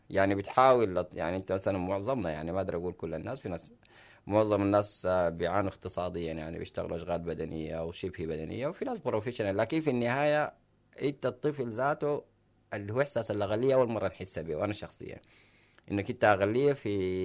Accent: Sudan; moved away; جينا من السودان. لسه يفتكروا احنا سودانيين

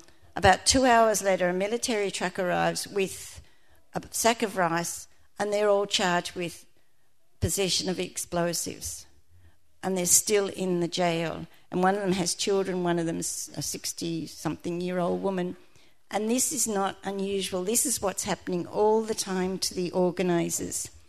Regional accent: Australia; So I think as Australians we have a lot to look at here

